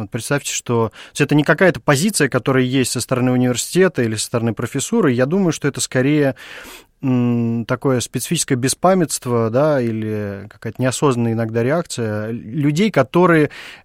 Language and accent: Russian; Moscow, Russia; потому что я сам из Москворечья